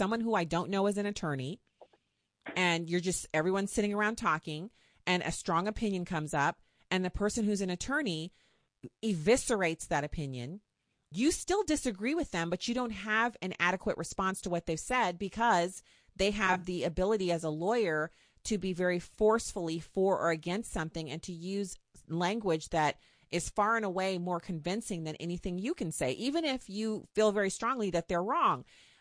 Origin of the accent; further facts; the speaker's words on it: Texas, United States; born there; I was born in Texas. I got a little of that in me.